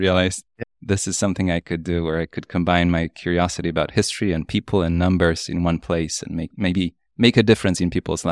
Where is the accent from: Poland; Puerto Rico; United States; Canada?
Poland; I grew up in Cold War Poland, and there was no free market economy and everything was owned by the government.